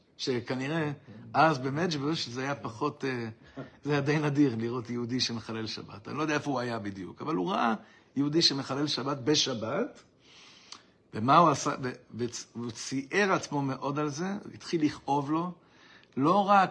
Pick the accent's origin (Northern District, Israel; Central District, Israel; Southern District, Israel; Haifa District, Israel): Central District, Israel; Ra'anana; אני גדלתי ברעננה.